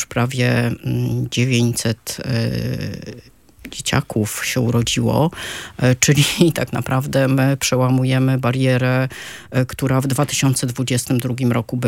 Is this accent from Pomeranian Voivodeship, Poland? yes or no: yes; Gdańsk, Pomeranian Voivodeship, Poland; born there; Jestem gdańszczanką z urodzenia